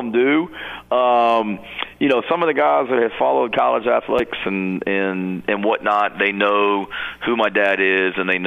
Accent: Murray, Kentucky, United States; I grew up in Murray when my dad was the head coach at Murray State.

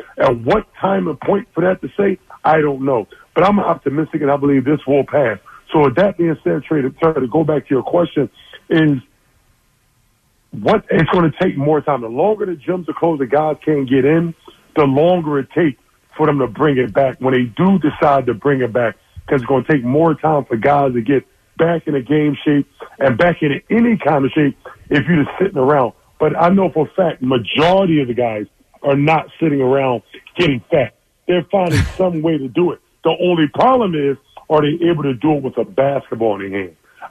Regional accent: Philadelphia, Pennsylvania, United States; when I grew up in North Philadelphia, listen to this story.

